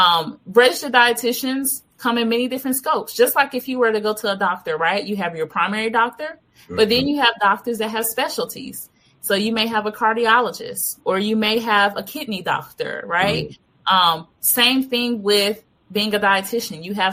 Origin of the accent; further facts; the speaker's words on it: Memphis, Tennessee, United States; I'm African-American. I grew up in the South, originally from Memphis, Tennessee.